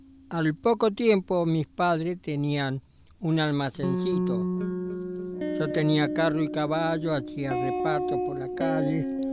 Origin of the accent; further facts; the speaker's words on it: Avellaneda, Buenos Aires Province, Argentina; yo me crié en Avellaneda, allá en el sur, cerca de la cancha Independiente.